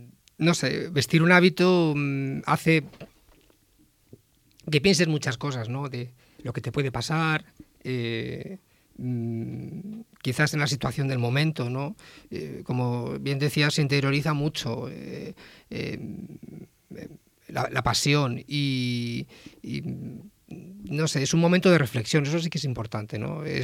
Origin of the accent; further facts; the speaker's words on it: Castile, Spain; Como castellanos que somos, a veces somos fríos para lo nuestro